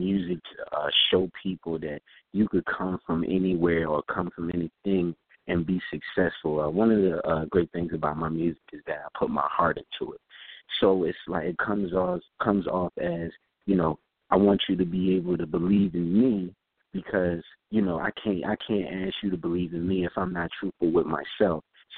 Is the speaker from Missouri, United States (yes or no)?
no; Philadelphia, Pennsylvania, United States; I'm an artist from Southwest Philadelphia.